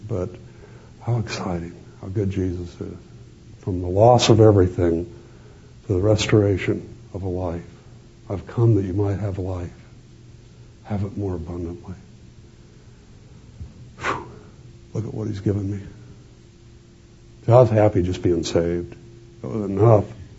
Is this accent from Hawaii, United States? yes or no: no; Los Angeles, California, United States; born or raised there